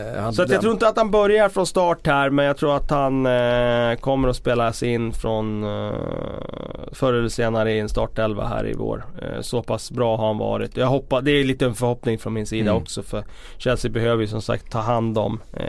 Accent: Västerås, Västmanland County, Sweden; Det har jag inte fått sedan jag jobbade på lokaltidningen hemma i Västerås, tror jag

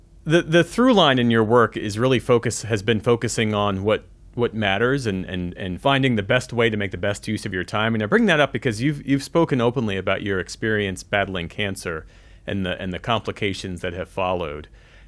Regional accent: Voorhees, New Jersey, United States; I grew up in the town right next to you. I grew up in Voorhees, New Jersey.

